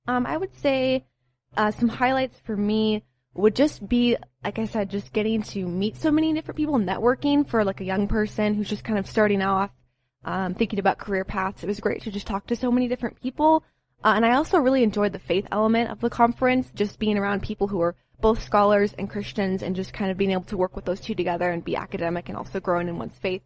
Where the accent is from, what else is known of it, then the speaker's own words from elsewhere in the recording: Seattle, Washington, United States; I didn't really know what to expect since I'm from Seattle. I've never been to Indiana before.